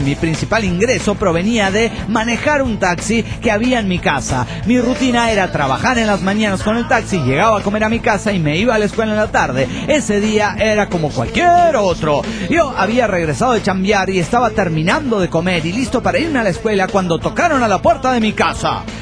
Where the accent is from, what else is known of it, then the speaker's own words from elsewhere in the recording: León, Guanajuato, Mexico; Soy el vaquero de León, Guanajuato, México.